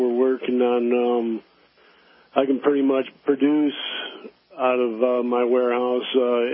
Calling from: Flushing, Michigan, United States; Oh, I'm calling in from Flushing, Michigan, just outside of Flint.

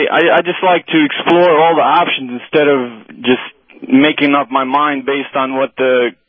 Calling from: Pennsylvania, United States; from Pennsylvania.

